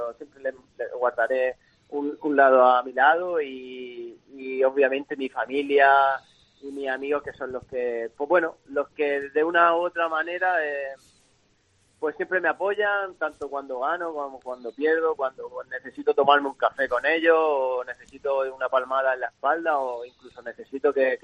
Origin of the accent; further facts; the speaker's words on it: Torre Pacheco, Region of Murcia, Spain; es poder representar a mi pueblo Torre Pacheco, a mi región de Murcia, por todos lados donde voy, ¿no?